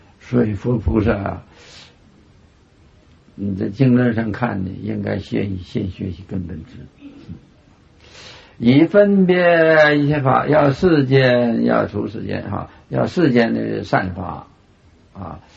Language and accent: Chinese; China; 对我们中国人的啊影响很大